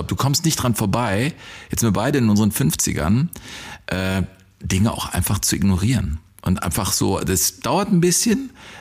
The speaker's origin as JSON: {"language": "German", "town": "Cologne", "region": "North Rhine-Westphalia", "country": "Germany", "tie": "born there", "said": "ich bin gebürtig aus Köln."}